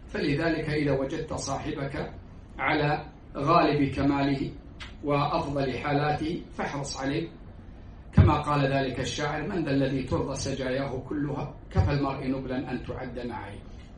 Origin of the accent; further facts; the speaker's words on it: Kuwait; ويحفظ بلادنا الكويت من كل مكروه.